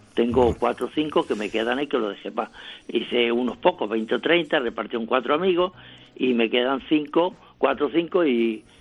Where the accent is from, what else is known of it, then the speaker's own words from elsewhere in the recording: Aranjuez, Community of Madrid, Spain; born there; Yo soy de Aranjuez porque nací allí, y luego he dado muchas